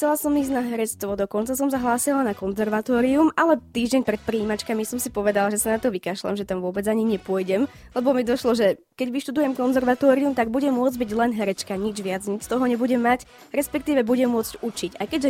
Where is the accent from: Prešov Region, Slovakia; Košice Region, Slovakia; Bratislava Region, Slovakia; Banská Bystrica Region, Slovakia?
Košice Region, Slovakia; Košice; born there; also born or lived in Svinník; dá sa povedať, že Košičanka som 100%, pretože narodila som sa tu. Lenže potom sme sa presťahovali do Svinníka, tam som bývala nejaké 2 roky, 2 a pol. A potom sme zase prišli do Košíc